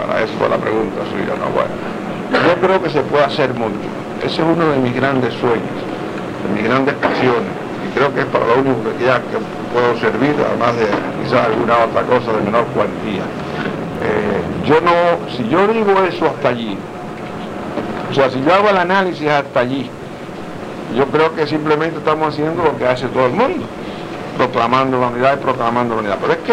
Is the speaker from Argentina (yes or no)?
no; Cuba; moved away; somos nosotros los cubanos, y yo me considero uno de ellos, por supuesto.